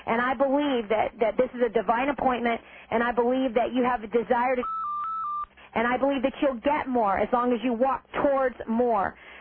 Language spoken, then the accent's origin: English; Philippines; I'm from the Philippines.